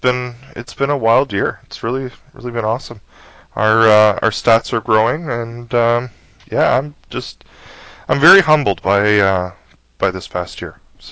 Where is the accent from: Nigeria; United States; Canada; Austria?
Canada; I am Canadian.